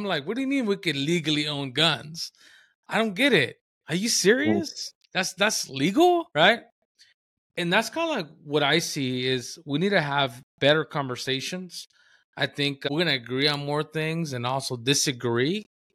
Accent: San Diego, California, United States; Like for me, I grew up in San Diego. I grew up, you know, with a bunch of gangs around me.

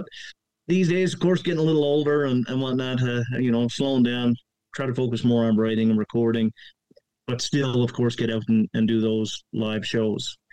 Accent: Torbay, Newfoundland and Labrador, Canada; moved away as an adult; I'm originally from Torbay, and, you know, grew up in Torbay. And we moved, myself, my wife, and two kids, we moved to Alberta back in 2012.

